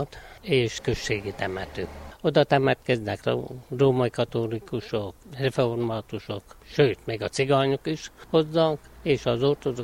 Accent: Sepsibodok, Covasna, Romania; Vallásos családban nevelkedtem fel. Én sepsibodoki születésű vagyok. Az én szüleim reformátusok voltak mind a ketten. Ott nevelkedtem

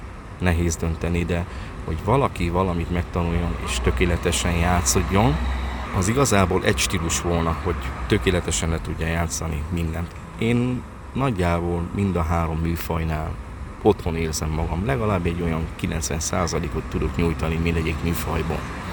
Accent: Transylvania, Romania; Tehát mint erdély képviselte, mint erdélyi prímás

